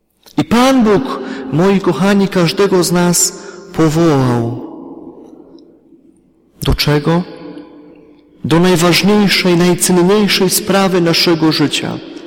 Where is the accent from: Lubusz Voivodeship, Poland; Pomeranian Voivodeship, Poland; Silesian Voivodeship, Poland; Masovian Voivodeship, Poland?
Silesian Voivodeship, Poland; Rybnik; Ja pochodzę z Rybnika, z Wielopola, czyli z tej miejscowości